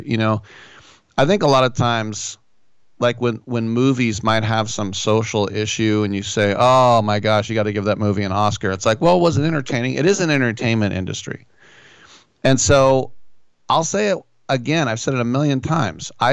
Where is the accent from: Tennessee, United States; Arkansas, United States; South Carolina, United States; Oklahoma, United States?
Arkansas, United States; Bentonville; By the way, where is the headquarters of Walmart? Bentonville, Arkansas. That's right, my hometown.